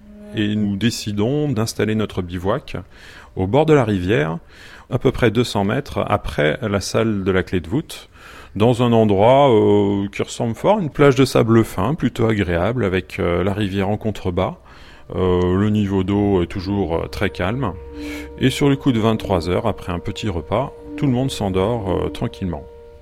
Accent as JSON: {"language": "French", "town": "Gramat", "region": "Occitanie", "country": "France", "tie": "born or raised there", "said": "j'ai 39 ans. J'ai grandi dans le Lot, à Gramat, une petite commune, non loin de Rocamadour et du gouffre de Padirac."}